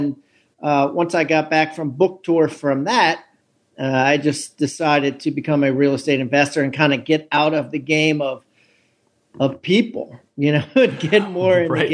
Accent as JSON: {"language": "English", "town": "Columbia", "region": "Maryland", "country": "United States", "tie": "born or raised there", "said": "I'm from Maryland. I was born in Columbia, Maryland, which is a suburb of Baltimore, and basically spent my first 50 years there."}